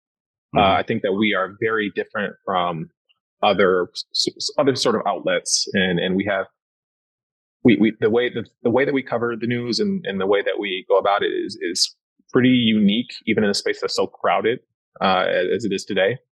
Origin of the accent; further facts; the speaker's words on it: Detroit, Michigan, United States; Yeah, well, growing up in Detroit, it's two specific things.